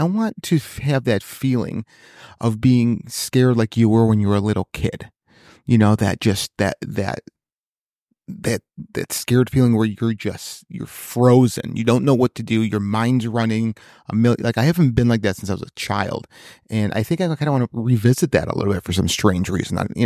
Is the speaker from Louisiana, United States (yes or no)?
no; Chicago, Illinois, United States; And listen, okay, so yeah, we're from the Chicagoland area, okay?